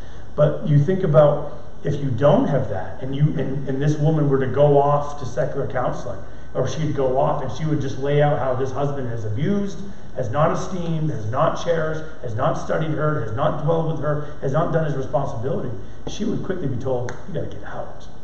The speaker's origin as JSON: {"language": "English", "region": "Maine", "country": "United States", "tie": "born or raised there", "said": "an incredible soccer player locally in my hometown of Maine."}